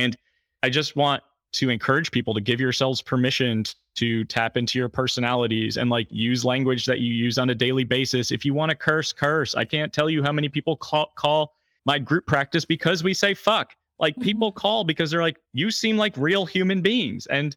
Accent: Fishkill, New York, United States; he was in Fishkill, New York, which is my hometown.

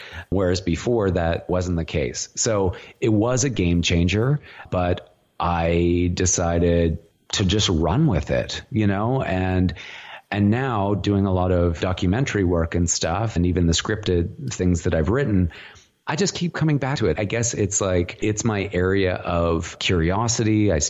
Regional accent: Saskatchewan, Canada; I had no role models growing up in Saskatchewan, you know, as a youngster.

